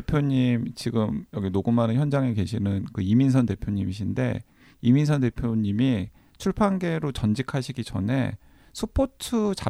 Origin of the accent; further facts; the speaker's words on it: Busan, South Korea; 고향이 부산이거든요.